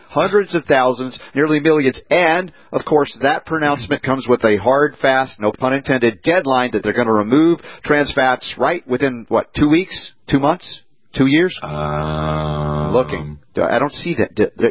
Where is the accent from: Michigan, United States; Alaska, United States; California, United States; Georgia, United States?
Georgia, United States; Atlanta; Now, I grew up on fast food. I grew up on Coca-Cola. Back in Atlanta, I went to Coca-Cola University.